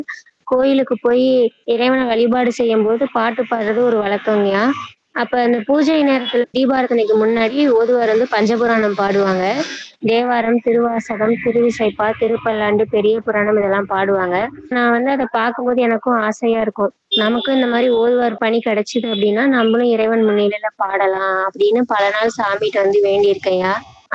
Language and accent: Tamil; Velayuthampalayam, Tamil Nadu, India; born there; கரூர்ல பிறந்தேங்க. வேலாயுதம் பாளையம் அப்படிங்கிற ஊர்லதாங்க பிறந்தேன்.